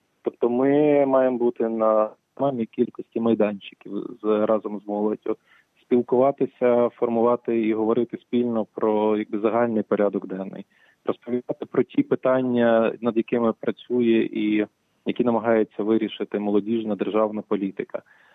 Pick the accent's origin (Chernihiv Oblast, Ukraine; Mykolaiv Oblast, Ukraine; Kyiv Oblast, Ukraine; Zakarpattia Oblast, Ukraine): Zakarpattia Oblast, Ukraine; Uzhhorod; born there; я сам народився в Ужгороді, в Закарпатті.